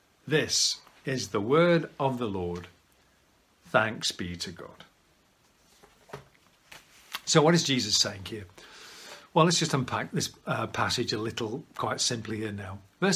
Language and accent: English; United Kingdom; Well, we're British, aren't we?